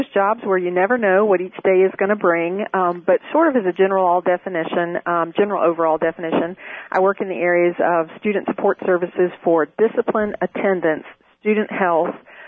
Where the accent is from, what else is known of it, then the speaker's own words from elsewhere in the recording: Branford, Florida, United States; also born or lived in Live Oak, Florida / Lafayette County, Florida; I was actually born in Live Oak, Florida, and grew up in the area surrounding Branford, Florida, but actually lived in the country in Lafayette County, Florida.